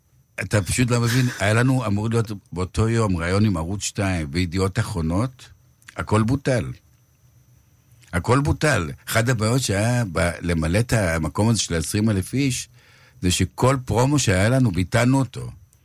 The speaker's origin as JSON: {"language": "Hebrew", "region": "Galilee", "country": "Israel", "said": "אני גם בא מהגליל, במקור, וביקור אצל ההורים"}